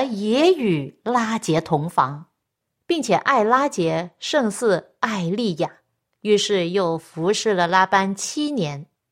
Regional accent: China; 本来我们中国人对这方面很保守的

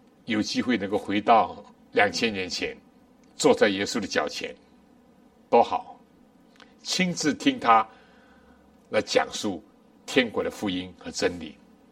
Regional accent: China; 我们中国人不难理解，我们小的时候什么咸蛋啊

